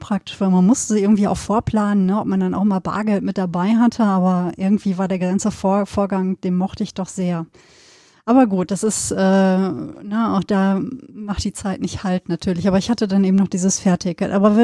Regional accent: Bührhausen, Germany; Und es ist aber auch so, ne, Bührhausen, das Dorf, wo ich aufgewachsen bin, es gab ja auch keine Möglichkeit, irgendwas auszugeben.

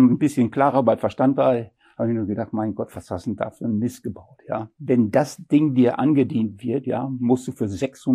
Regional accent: North Rhine-Westphalia, Germany; born there; moved away; Also ich bin normalerweise hier in Nordrhein-Westfalen geboren. Und musste dann vor 35 Jahren ins Schwarmelände ziehen aus beruflichen Gründen.

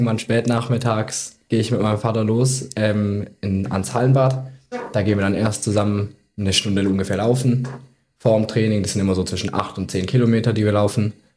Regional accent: Reichenbach, Germany; ich bin 16 Jahre alt, ich komme auch hier aus Reichenbach, bin hier auf der Realschule in der 10. Klasse aktuell.

